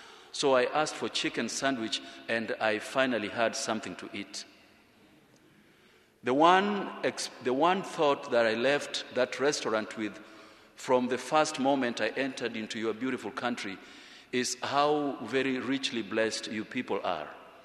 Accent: Kenya; English is a second language; I come from Kenya, and I like to share with you first my experience arriving in your country for the first time.

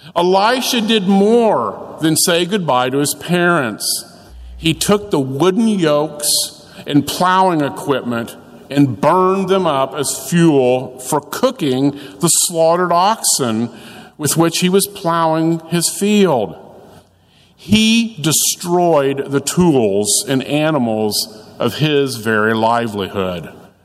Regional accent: Alexandria, Indiana, United States; I grew up in Alexandria, just north of here, and we were always referred to as a county school compared to the city schools in nearby Anderson. But even in small town Alexandria, I was always a city boy.

